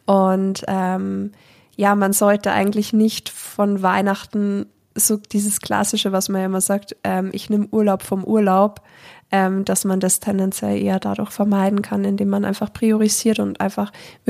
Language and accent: German; Bad Tölz, Bavaria, Germany; Leonhardi ist eine traditionelle Wallfahrt bei uns in Bad Tölz